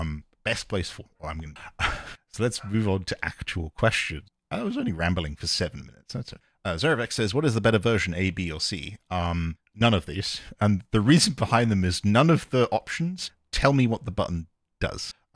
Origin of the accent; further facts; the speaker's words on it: United Kingdom; I'm British, by the way, and I say a bunch of British stuff.